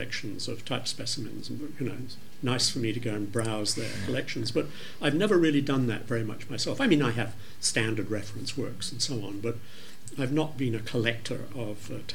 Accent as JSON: {"language": "English", "region": "London", "country": "United Kingdom", "tie": "born or raised there", "said": "I grew up in London where they have the wonderful St. Bride Printing Library"}